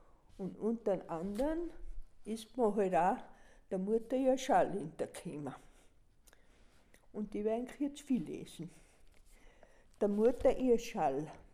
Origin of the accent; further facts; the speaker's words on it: Mauterndorf, Salzburg, Austria; born there; ich komme von Mariapfarr, Karascherberg. Ich bin eine Bergbäuerin, geboren bin ich in Mautendorf.